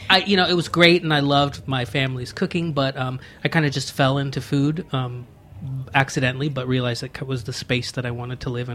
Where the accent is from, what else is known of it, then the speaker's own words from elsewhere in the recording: Galveston, Texas, United States; I grew up in Galveston, Texas, of all places, but please don't fault me for that.